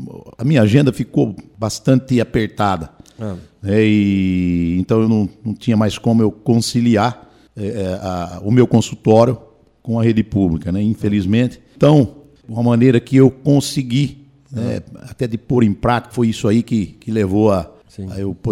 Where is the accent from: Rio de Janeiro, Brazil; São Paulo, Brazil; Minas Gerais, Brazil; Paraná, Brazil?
São Paulo, Brazil; Mirandópolis; now in Itápolis, Brazil; Eu sou de Mirandópolis, né?